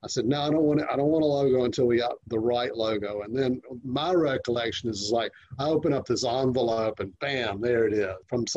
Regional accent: Augusta, Georgia, United States; Augusta, Georgia.

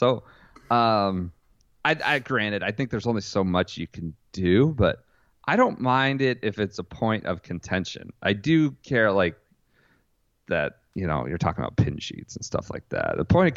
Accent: Midwest, United States; I mean, I'm from the Midwest.

